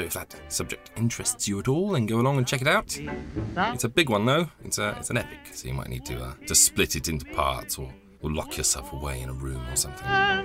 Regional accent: England, United Kingdom; I happen to mention that I grew up in the Midlands

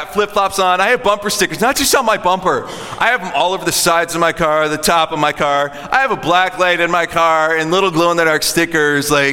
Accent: Japan; moved away as an adult; When I moved into Uniontown at 18 years old, I was a missionary kid. I grew up in Japan.

